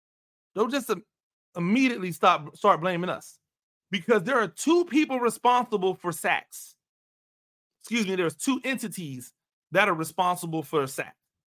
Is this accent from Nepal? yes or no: no; Tampa, Florida, United States; I'm a Tampa Bay guy, right? I grew up in Tampa Bay. I grew up a Bucs fan.